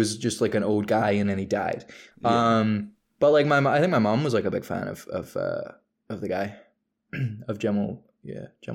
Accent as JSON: {"language": "English", "region": "England", "country": "United Kingdom", "said": "I'm English, please."}